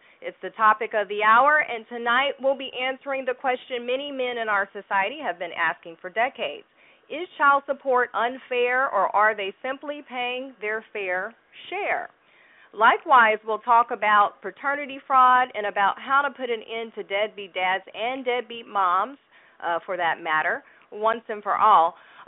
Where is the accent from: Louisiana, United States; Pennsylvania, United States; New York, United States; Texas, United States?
New York, United States; New York City; So first up is Morgan Richardson, a divorce attorney and mediator in my hometown of New York City.